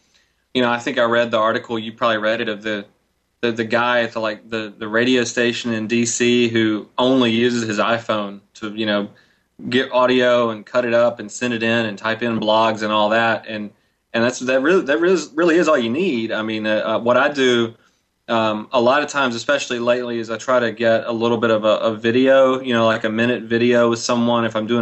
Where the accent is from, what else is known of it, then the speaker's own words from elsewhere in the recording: Memphis, Tennessee, United States; also born or lived in Mississippi; I grew up around Memphis. Memphis has always been home. So even since I was living in Mississippi